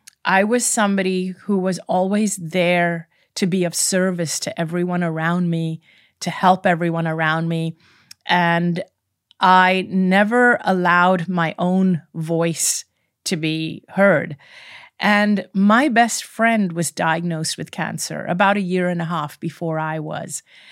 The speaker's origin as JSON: {"language": "English", "country": "Hong Kong", "tie": "born or raised there", "said": "I'm ethnically Indian. But I went to a British school, grew up in Hong Kong, which is predominantly a Chinese city. So although I grew up very multicultural, I lived a life in Hong Kong."}